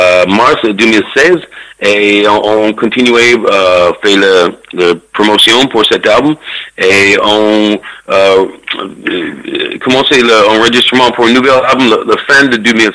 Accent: Texas, United States; French is a second language; en fait, moi, je viens du Texas

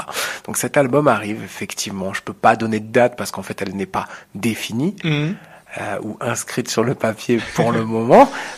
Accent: Perpignan, Occitanie, France; je suis de Perpignan.

